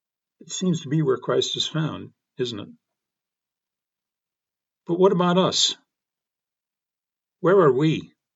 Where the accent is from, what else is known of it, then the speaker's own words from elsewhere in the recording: Broomfield, Colorado, United States; In my growing up in Broomfield, the spaces were also not marked explicitly.